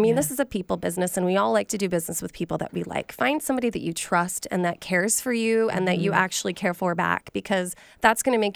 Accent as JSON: {"language": "English", "region": "Idaho", "country": "United States", "lives_now": "Seattle, United States", "said": "I'm from Idaho originally, so I really resonate with being outside in the mountains and water"}